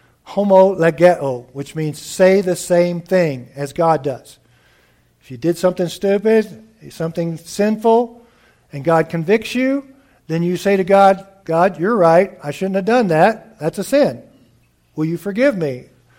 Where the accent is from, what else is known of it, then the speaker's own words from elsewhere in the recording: Louisiana, United States; When I grew up in Louisiana, we shrimped out in the Gulf of Mexico a lot